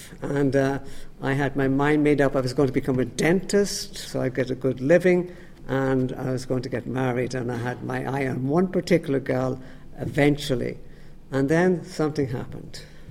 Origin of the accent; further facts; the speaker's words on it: Dublin, Leinster, Ireland; I grew up in Dublin, and my family was devout Catholic.